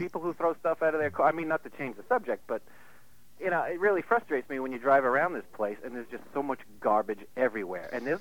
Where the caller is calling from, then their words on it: New York, United States; I'm in the middle of Suffolk County.